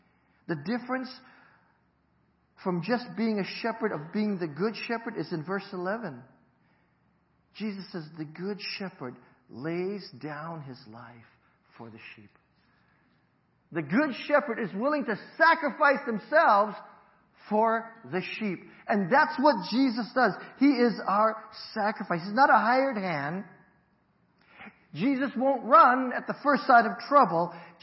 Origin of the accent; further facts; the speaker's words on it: Hawaii, United States; I'm originally from Hawaii.